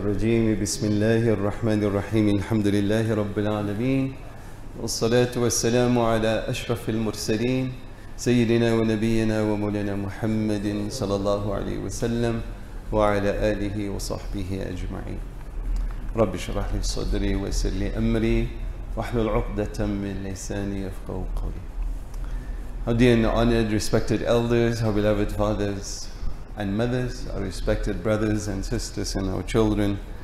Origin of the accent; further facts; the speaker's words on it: South Africa; One of the things which we as South African Muslims must always remember is that we enjoy a privileged situation, condition, by Allah's grace, that very few Muslim communities enjoy across the globe.